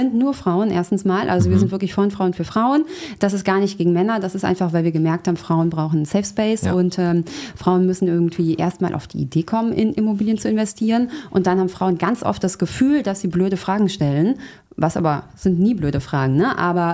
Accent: Frankfurt, Hesse, Germany; ich komme aus Frankfurt

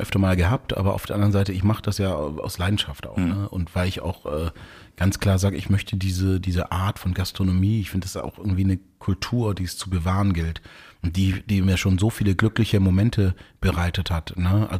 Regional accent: Stuttgart, Baden-Württemberg, Germany; ich bin ja in Stuttgart aufgewachsen

